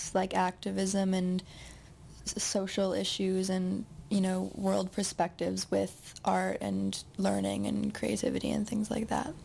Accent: Coquitlam, British Columbia, Canada; So I grew up in Coquitlam and basically almost dropped out of high school and moved straight downtown

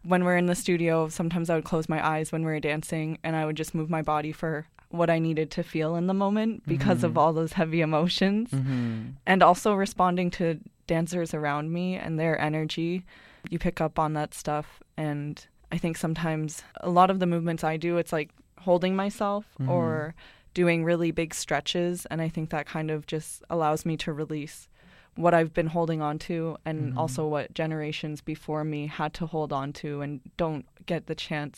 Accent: Munsee, Ontario, Canada; I'm from Munsee, which is in southwestern Ontario, and I'm part of the Loon Clan.

